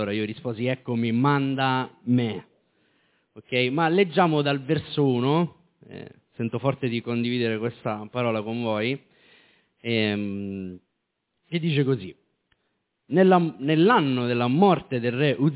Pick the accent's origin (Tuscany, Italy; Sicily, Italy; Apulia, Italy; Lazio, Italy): Sicily, Italy; Catania; però sì, sono un catanese, sì